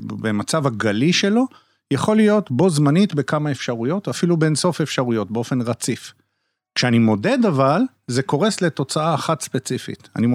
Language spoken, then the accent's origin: Hebrew; Karmiel, Northern District, Israel; אני גדלתי בקרמיאל, וכל השנים הייתי ילד כזה חנון